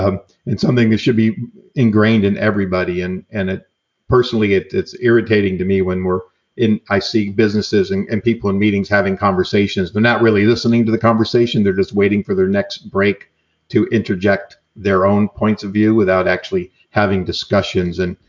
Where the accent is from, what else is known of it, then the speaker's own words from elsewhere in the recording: New York, United States; Well, I'm an Italian from New York.